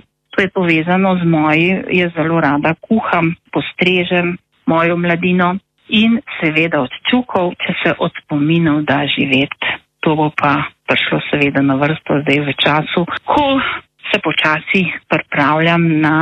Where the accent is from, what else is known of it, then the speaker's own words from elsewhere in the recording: Metulje, Littoral–Inner Carniola, Slovenia; Bloke so moj rojstni kraj, dobesedno, saj sem se rodila doma v vasi Metulje. Tu sem si ustvarila družino.